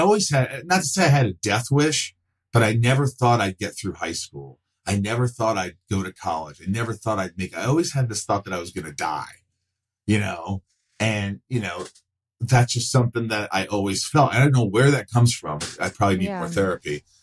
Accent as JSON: {"language": "English", "region": "Indiana", "country": "United States", "tie": "born or raised there", "also_born_or_lived": "New York", "said": "we moved to Indiana from New York, which was a big change."}